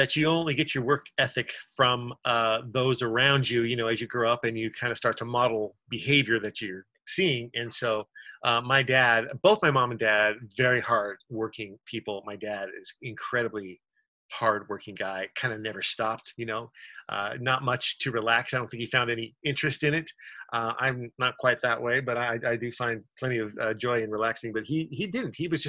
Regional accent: California, United States; I grew up in Orange County.

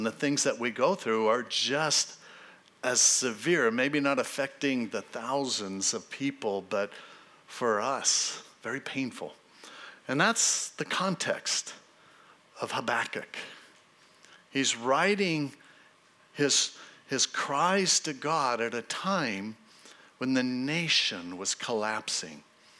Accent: Hermosa Beach, California, United States; My dad was a police officer, and so I grew up in Hermosa Beach there.

